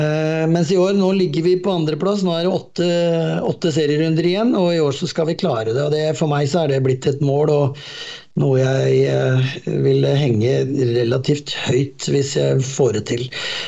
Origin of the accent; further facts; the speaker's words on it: Oslo, Norway; jeg er den eneste fra Oslo, eller eneste ikke-senegaleser i klubben